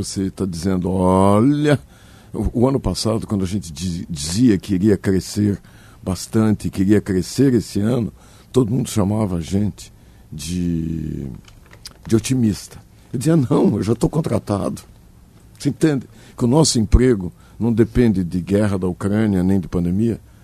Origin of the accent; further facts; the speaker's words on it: Rio Grande do Sul, Brazil; born there; estar aqui no meu estado, sou gaúcho de nascimento, né?